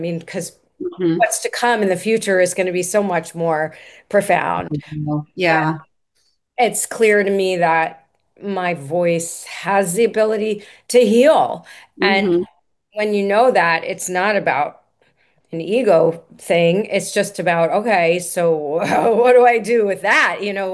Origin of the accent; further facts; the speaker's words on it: Washington, District of Columbia, United States; as in addition to how I was raised in Washington, D.C., very socially conscious